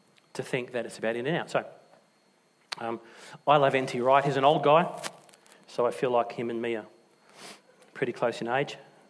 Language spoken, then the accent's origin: English; Nollamara, Western Australia, Australia; also born or lived in Tuart Hill; I was brought up in Tewart Hill and Nollamara.